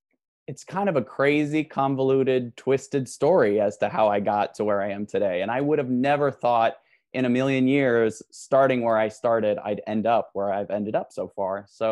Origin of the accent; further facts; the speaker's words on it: South Dakota, United States; I grew up in South Dakota, middle of nowhere.